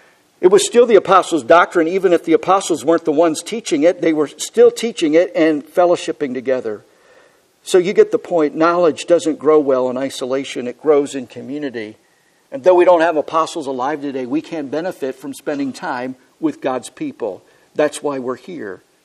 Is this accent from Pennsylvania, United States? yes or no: yes; Huntingdon, Pennsylvania, United States; I grew up in Huntington, Pennsylvania.